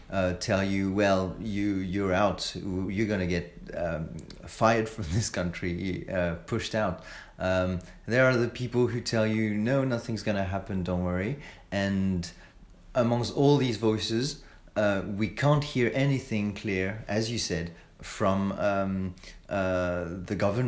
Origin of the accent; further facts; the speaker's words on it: France; English is a second language; now in United Kingdom; in the UK, the first question you're asked when you arrive with your accent and your foreign origins, where are you from? And I remember loving that, because in France no one was interested